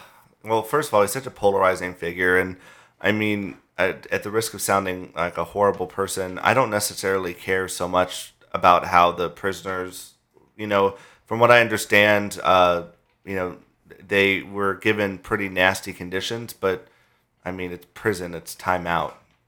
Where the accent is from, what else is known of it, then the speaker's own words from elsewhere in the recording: Phoenix, Arizona, United States; also born or lived in Langley Air Force Base, Virginia; Well, I was technically born in Langley Air Force Base, Virginia, but I grew up in Phoenix, Arizona, Maricopa County.